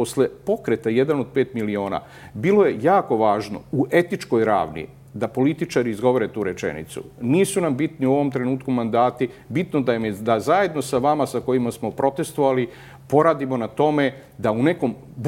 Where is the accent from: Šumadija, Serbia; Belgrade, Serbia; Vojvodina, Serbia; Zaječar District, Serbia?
Vojvodina, Serbia; Novi Sad